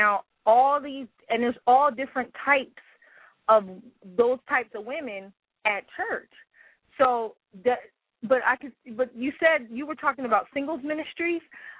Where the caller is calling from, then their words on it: Houston, Texas, United States; I'm doing all right. I'm calling from Houston, Texas.